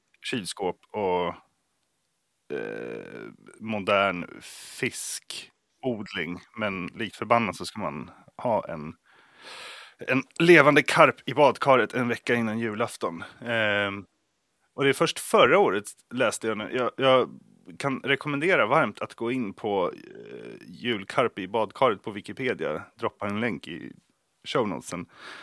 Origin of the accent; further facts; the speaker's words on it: Poland; Jag är från Polen och där i Polen och Tjeckien och Österrike, liksom den delen av Europa, där äter man karp på julafton.